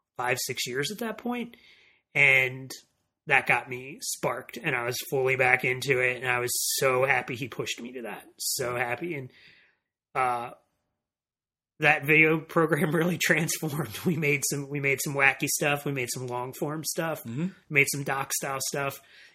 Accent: Lancaster, Pennsylvania, United States; It's still thriving in my hometown of Lancaster, Pennsylvania.

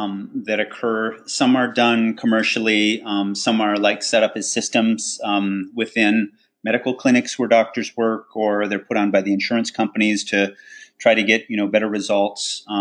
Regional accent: California, United States; look into my home state, California

